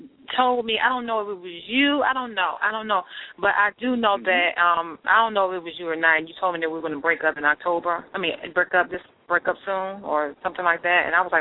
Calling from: Virginia, United States; Virginia.

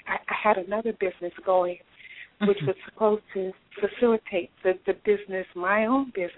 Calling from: Columbus, Ohio, United States; I'm calling from Columbus, Ohio.

